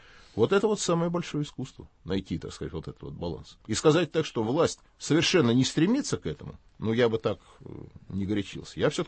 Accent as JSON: {"language": "Russian", "region": "Moscow", "country": "Russia", "tie": "born or raised there", "said": "я родился в Москве, я объехал весь, не только Россию, весь Советский Союз и многие страны зарубежные, но Москва для меня это город вот мой, где я вырос, жил, учился, женился, крестился"}